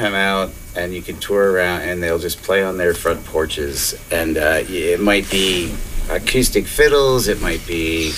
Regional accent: Melrose, Massachusetts, United States; I was born in Melrose, so oh, okay. I grew up 8 miles from here.

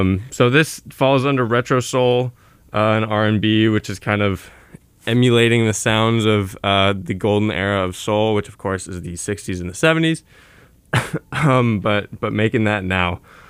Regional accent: California, United States; You know, so I'm from California, and when you think about snow in California, it's kind of nice and pretty, and it flocks the trees, and it sits on the streets, at least in the east side of the state.

